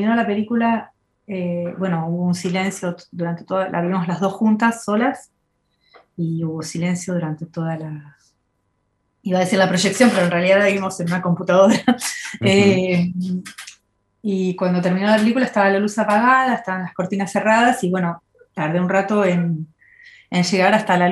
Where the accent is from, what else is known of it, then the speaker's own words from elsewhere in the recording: Buenos Aires, Argentina; Yo soy de Buenos Aires, pero mi papá era de La Plata. O sea que tengo un contacto fuerte con La Plata porque fui siempre a la casa de mi tía, a mis primos